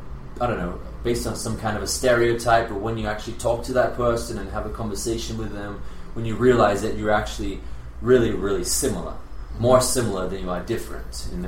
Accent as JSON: {"language": "English", "country": "Australia", "tie": "born or raised there", "said": "Oh, well, it's just because I grew up in Australia, I think, like, you know, we jump around in kangaroos, you know, we walk around in the outback."}